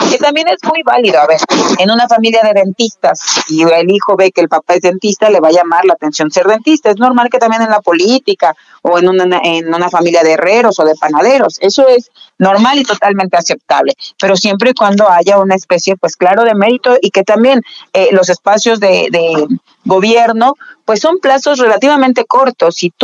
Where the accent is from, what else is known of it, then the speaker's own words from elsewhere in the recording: Mexico; lo digo como mexicana.